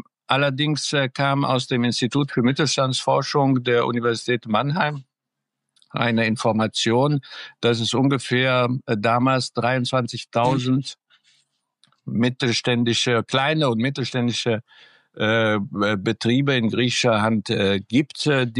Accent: Cairo, Cairo Governorate, Egypt; moved away as an adult; now in Cologne, Germany; zunächst bin ich in Kairo geboren und zwar von zweiter Generation sozusagen von meinem Vater und dritter Generation von meiner Mutter.

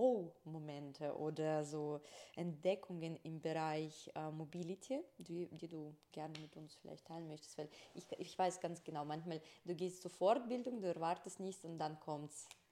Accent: Russia; now in Germany; weil ich komme aus Russland und bei uns war Stretching schon damals ziemlich so eine große Szene bekannt

